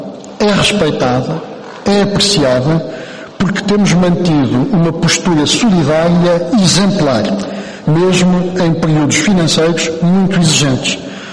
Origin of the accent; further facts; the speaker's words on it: Portugal; nós portugueses